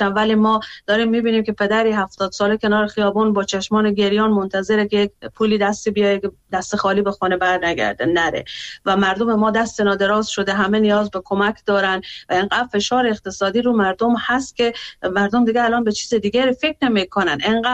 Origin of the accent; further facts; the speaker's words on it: Afghanistan; من به عنوان یک افغانستانی دلم برای کشورم میسوزه،